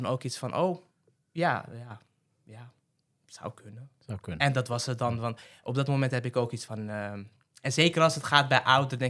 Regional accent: Morocco; mijn ouders zijn van een Marokkaanse komaf. Ik ben zelf ook Marokkaans, ook heel erg trots op. En toen zei hij iets van, ja, want dat hoor ik aan je accent.

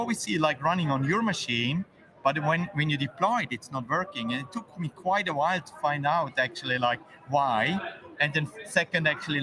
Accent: Switzerland; I'm from Switzerland

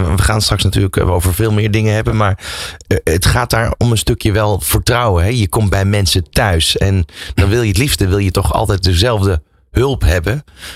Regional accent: Uden, North Brabant, Netherlands; Ik kom uit de buurt van Uden

